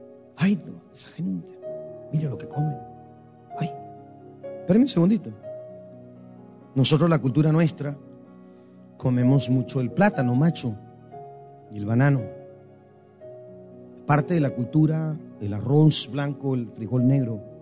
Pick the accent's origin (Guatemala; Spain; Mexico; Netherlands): Guatemala; Soy guatemalteco. Y por serlo, muchos me odian.